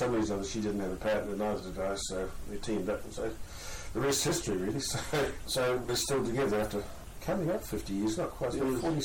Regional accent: Havelock North, Hawke's Bay, New Zealand; also born or lived in Palmerston North; And I was born in Palmerston North, as I said, in 1943. But the family at that time came to Havelock North, probably would have been 44, I suppose, but when I was about one or thereabouts.

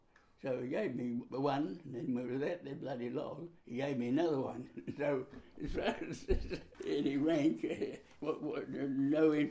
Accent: Hawke's Bay, New Zealand; Lived in Hawke's Bay, apart from the war years.

